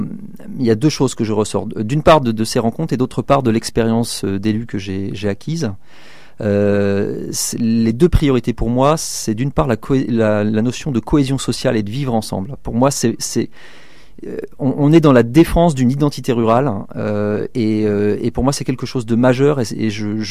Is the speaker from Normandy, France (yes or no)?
yes; Normandy, France; Je suis marié, j'ai deux enfants, je suis originaire du Sud-Manche à l'origine, près de la région du Mont-Saint-Michel.